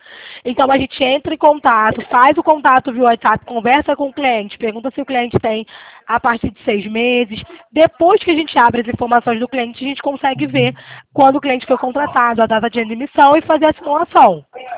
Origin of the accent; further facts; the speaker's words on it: Rio de Janeiro, Brazil; a senhora viu que eu sou carioca.